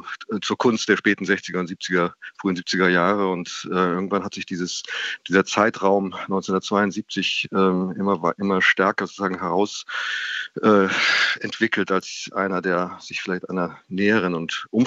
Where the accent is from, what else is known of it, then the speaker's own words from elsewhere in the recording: Germany; Ich bin aus Deutschland etwa